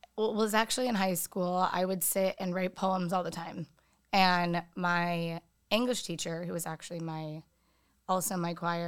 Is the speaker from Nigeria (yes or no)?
no; San Diego, California, United States; I'm from San Diego. North County is where I grew up.